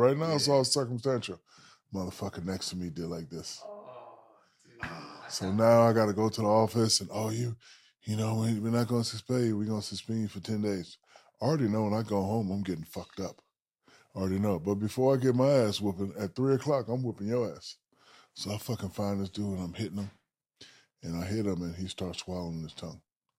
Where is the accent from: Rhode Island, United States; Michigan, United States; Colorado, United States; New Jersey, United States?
New Jersey, United States; Newark; So I'm from Newark, New Jersey. Father was a drill sergeant.